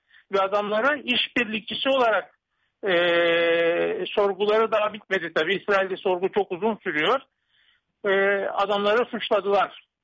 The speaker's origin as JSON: {"language": "Turkish", "region": "Istanbul", "country": "Turkey", "said": "Ben hem Kasımpaşalıyım hem Tahtakaleliyim."}